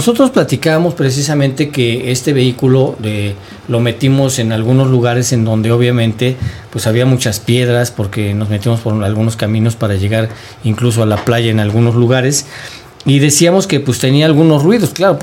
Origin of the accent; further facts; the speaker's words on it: Mexico; Claro, por supuesto, pues es mexicano, yo también soy mexicano